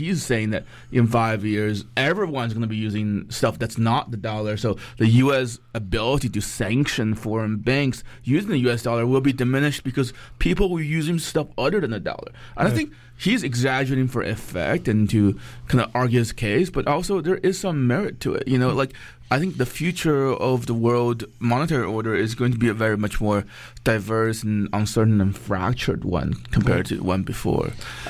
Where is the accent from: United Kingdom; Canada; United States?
Canada; as a Canadian person, as a Canadian national, I do try and keep some emotional distance from this